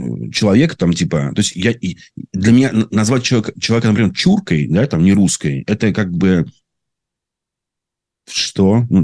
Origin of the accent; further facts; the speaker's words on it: Saint Petersburg, Russia; also born or lived in Uzbekistan / Tajikistan; я хоть и коренной ленинградец, петербуржец, да, тем не менее для меня Средняя Азия – это моя, ну, вторая родина. Узбекистан, Таджикистан – это моя вторая родина. Я там вырос в этих республиках